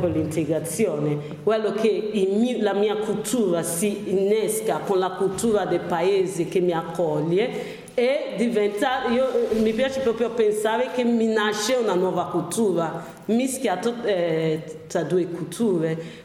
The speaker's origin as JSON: {"language": "Italian", "country": "Nigeria", "second_language": "Italian", "said": "A me piace, mi piace tanto parlare proprio della mia cultura, del mio paese, ma non lo parlo solo nel modo positivo, eh. Penso che se mi sentono in nigeriano veramente mi urlano contro"}